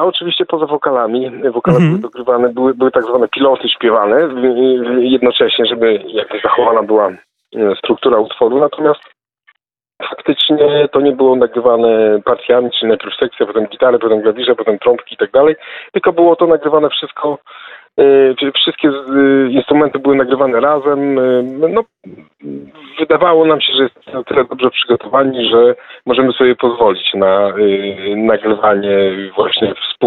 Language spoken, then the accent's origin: Polish; Bydgoszcz, Kuyavian-Pomeranian Voivodeship, Poland; jesteśmy z tego samego miasta, pochodzimy z Bydgoszczy